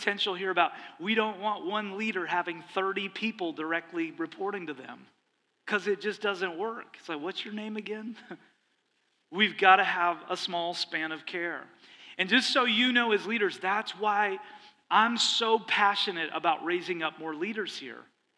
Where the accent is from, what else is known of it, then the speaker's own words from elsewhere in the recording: Canada; I grew up in Canada, and I grew up in a family that we didn't show a lot of affection. So I came from the North.